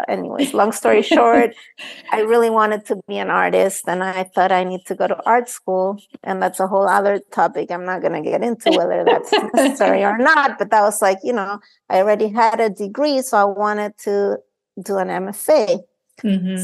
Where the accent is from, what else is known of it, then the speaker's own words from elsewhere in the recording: Chile; I grew up in Chile, and, you know, I mean, I was always artistically inclined.